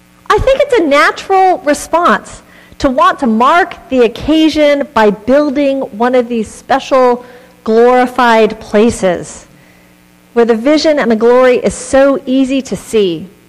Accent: Palos Verdes, California, United States; Where I grew up in Palos Verdes, there was a Swedenborgian church

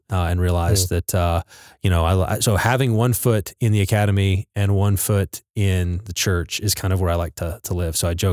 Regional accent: Midland, Texas, United States; Yeah, I grew up in West Texas in a little town called Midland.

